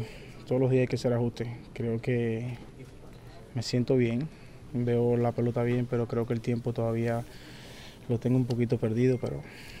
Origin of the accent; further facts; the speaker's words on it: Cuba; moved away; mi posición original cuando vine de Cuba era center field